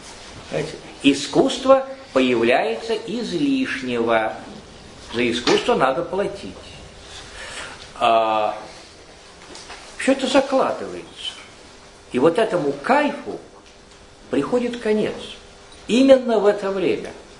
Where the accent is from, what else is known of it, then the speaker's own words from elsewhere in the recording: Russia; Он сказал, откуда? Я сказал, из России.